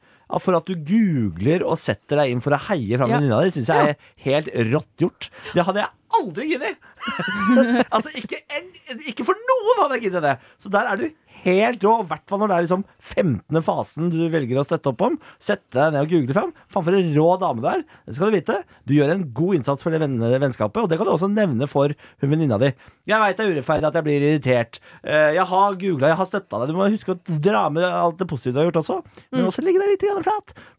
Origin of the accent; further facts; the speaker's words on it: Moss, Østfold, Norway; jeg er fra Moss. Norges Mexico.